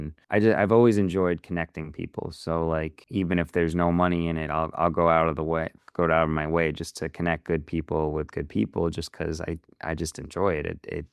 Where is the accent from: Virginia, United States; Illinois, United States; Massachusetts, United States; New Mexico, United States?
Massachusetts, United States; Boston; also born or lived in Florida; So we were raised, my whole family was based in Boston and in Cambridge, actually.